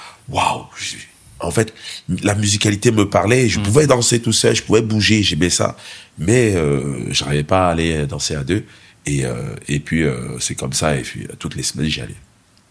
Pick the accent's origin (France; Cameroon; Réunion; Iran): Cameroon; born there; moi, je suis né au Cameroun, donc je suis français d'origine camerounaise. Je suis né au Cameroun